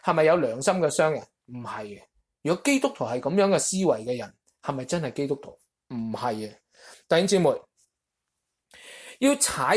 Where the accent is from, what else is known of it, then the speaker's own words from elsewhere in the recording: Guangdong, China; 我哋广东人都有句俗语啊